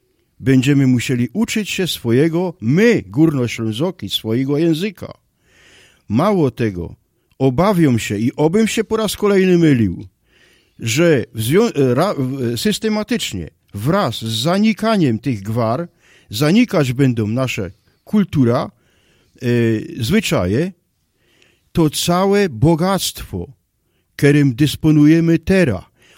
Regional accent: Silesian Voivodeship, Poland; accent: Silesian; Ja jest, jak zresztą słychać, górnoślązokiem, nie ślązokiem, a górnoślązokiem, czyli te serce. Z dziada pradziada. Godum jednym z gwar śląskich

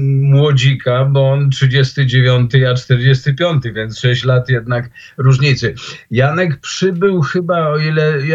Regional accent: Kraków, Lesser Poland, Poland; born there; się urodziłem przy Kopernika w Krakowie.

